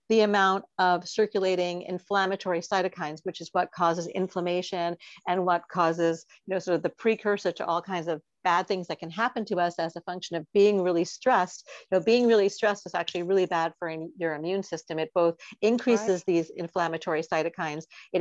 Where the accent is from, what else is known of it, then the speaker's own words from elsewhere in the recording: Montreal, Quebec, Canada; I grew up in Montreal